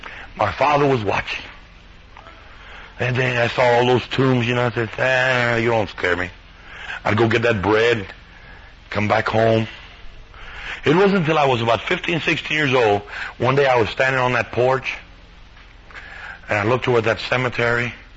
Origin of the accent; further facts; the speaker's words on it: United States; I grew up here in the States, but my father and my grandmother, they lived in Mexico.